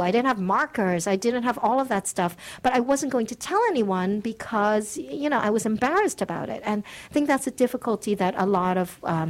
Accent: New York, United States; now in Netherlands; And yes, I live in Holland. I grew up in New York, but I live in Holland. So I did go through the immigration experience twice.

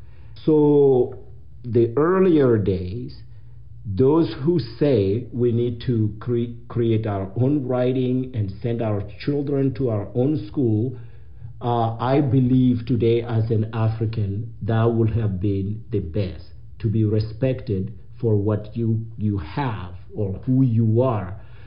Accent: Mali; Yes, I come from Mali. I come from a very small village, and I never grew up rich.

